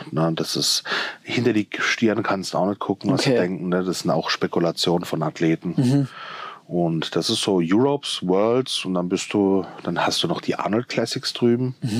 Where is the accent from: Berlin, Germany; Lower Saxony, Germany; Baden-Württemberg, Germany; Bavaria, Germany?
Baden-Württemberg, Germany; Rastatt; Ich bin in Rastatt geboren, das ist neben Karlsruhe, weißt, da auch geboren und aufgewachsen, lebe immer noch dort.